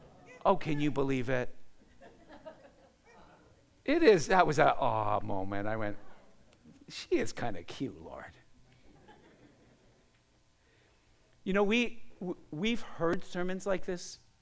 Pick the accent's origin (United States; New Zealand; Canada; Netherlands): Canada; Okay, I'm not Russian. I am Canadian.